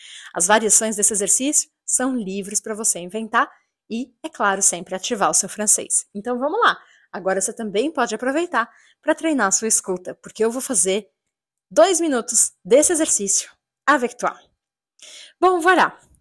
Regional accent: São Paulo, Brazil; ça fera une semaine que je serai de retour chez moi à São Paulo

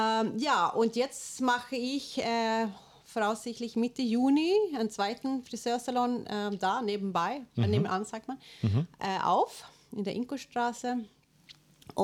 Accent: Sweden; accent: Swedish; German is a second language; now in Austria; was für ein Vorteil man hat als Schwedin, lustigerweise im Vertrieb in Österreich.

